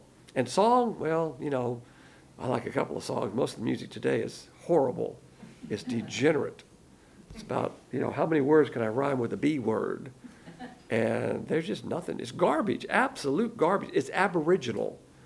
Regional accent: the South, United States; I'm a Southerner. We look at it as a big plantation.

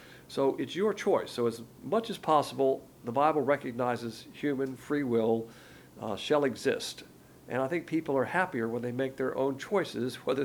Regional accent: the South, United States; I'm a Southerner, so I've experienced that in my grandparents and my parents and myself. I married a Southerner, of course.

